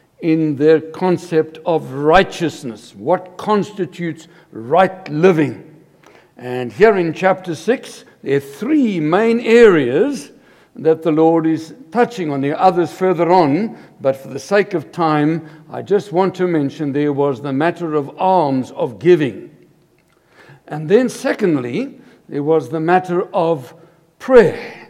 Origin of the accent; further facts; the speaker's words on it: South Africa; moved away as an adult; now in Canada; My wife and I, we are born and bred in South Africa, just been here 3 years, and we love Canada.